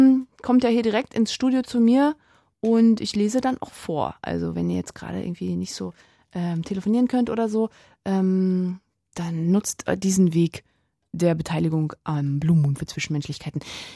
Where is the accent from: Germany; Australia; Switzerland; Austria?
Germany; Rostock, Mecklenburg-Vorpommern; aus meiner alten Heimat Rostock